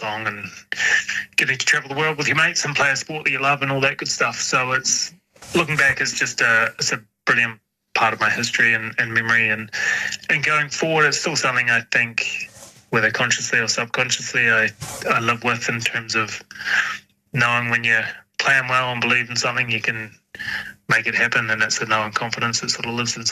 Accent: Southland, New Zealand; now in Auckland, New Zealand; I grew up in Southland, yeah. Very much still part and parcel of what shaped me and who I am. Growing up on a farm out in the Catlins. Mm-hmm. But I've been in Auckland long enough that with the announcement last week, they listed me as Auckland

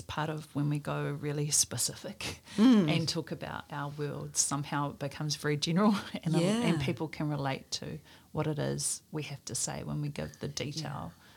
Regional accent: Taranaki, New Zealand; I've been told I don't look like I'm from Taranaki, that I don't have that Taranaki look about me.

